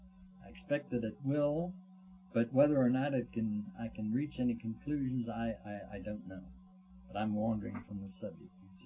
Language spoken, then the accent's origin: English; Emmitsburg, Maryland, United States; born there; I was born in Emmitsburg, as I've said, which is about 8 miles away from the Gettysburg battlefield